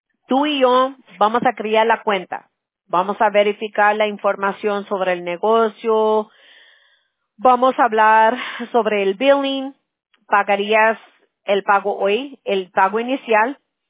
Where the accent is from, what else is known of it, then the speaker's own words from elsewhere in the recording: California, United States; Yo soy de California, pero mi abuela materna, ella era española, pero la familia de nosotros de España se emigraron a Cuba. So, por eso yo tengo mucha familia cubana.